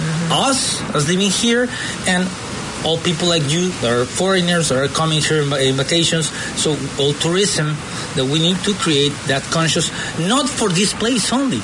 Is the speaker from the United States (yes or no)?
no; Guadalajara, Jalisco, Mexico; English is a second language; also born or lived in Sonora; I'm from the northwest of the country. I'm from Sonora State, just across the peninsula, just across Cabo, let's say. And I grew up in Guadalajara, But my last 11 years I've been living here.